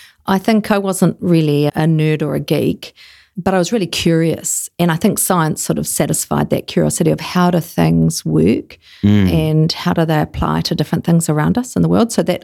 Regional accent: Invercargill, Southland, New Zealand; growing up in Invercargill, you had the ability to be part of lots of different teams and things because you needed numbers.

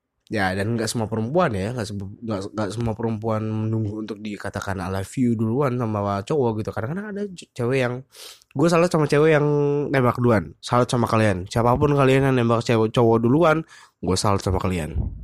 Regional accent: Bandung, West Java, Indonesia; Tapi kalau karena gue orang Bandung ya, jadi gue tuh di kampus gak manggil kakak atau adik.

